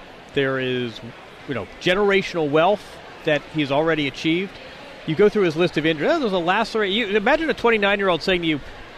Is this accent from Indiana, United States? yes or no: yes; Indiana, United States; I'm from Indiana, so I sort of have a special residence and know that organization a bit.